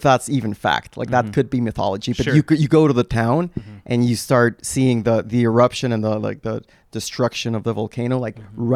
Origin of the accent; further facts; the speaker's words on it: Guatemala; I was born and raised in Guatemala.